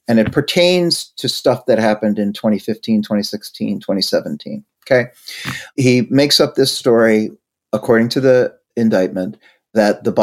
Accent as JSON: {"language": "English", "town": "Brooklyn", "region": "New York", "country": "United States", "tie": "born or raised there", "said": "I grew up in Brighton Beach, Brooklyn, which is the Ukrainian/Russian enclave."}